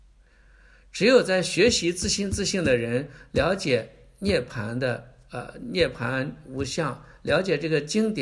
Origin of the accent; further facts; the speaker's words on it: China; 形成一个龙，我们中国人喜欢看龙